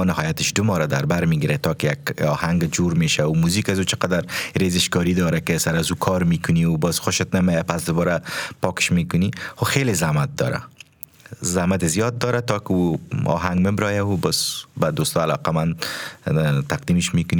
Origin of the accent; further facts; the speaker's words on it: Afghanistan; now in Germany; یک کشور خوبی است، وطنم از دوستش دارم